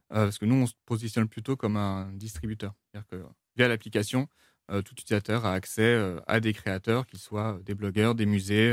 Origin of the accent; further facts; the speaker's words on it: Paris, Île-de-France, France; même personnellement en tant que Parisien